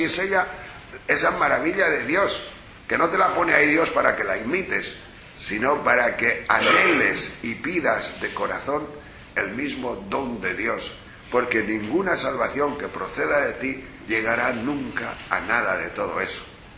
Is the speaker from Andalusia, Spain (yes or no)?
no; Tejerina, Castile and León, Spain; Una vez un pastor de mi pueblo, ya mayor, que había estado pastor de mi pueblo, cuando yo digo pastor de Tejerina, son pastores que han bajado todos los años, en el mes de octubre, a Extremadura